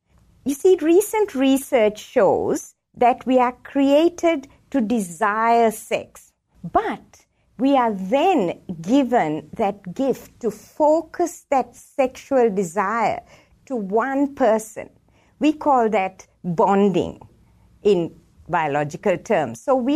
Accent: Sri Lanka; moved away as an adult; Okay, well, I grew up in Sri Lanka and studied medicine there and then joined the medical faculty as a lecturer.

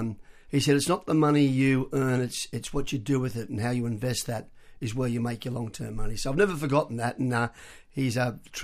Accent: Wagga Wagga, New South Wales, Australia; also born or lived in Sydney; I was born in Sydney. I'm the eldest of five children. My father was a policeman. Sadly, Dad passed away 6 years ago. But because I had bad asthma, we got shot off to Wagga. Dad got transferred to Wagga.

